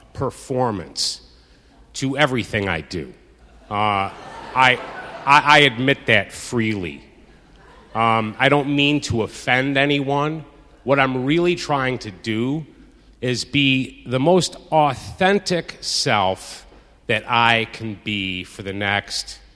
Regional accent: Rochester, New York, United States; I grew up in Rochester, New York. I was born in 1959. I'll be 50 years old this year.

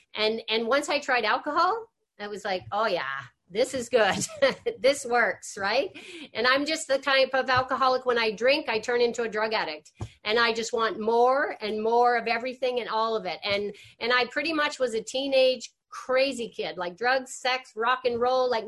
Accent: Calgary, Alberta, Canada; I grew up in Calgary, Alberta.

